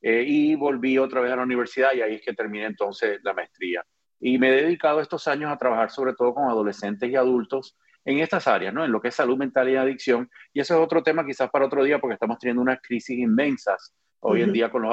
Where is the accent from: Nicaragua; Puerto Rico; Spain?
Puerto Rico; also born or lived in Cuba; now in Florida, United States; Nací en Cuba, me crié en Puerto Rico, vine a la Florida a trabajar y a estudiar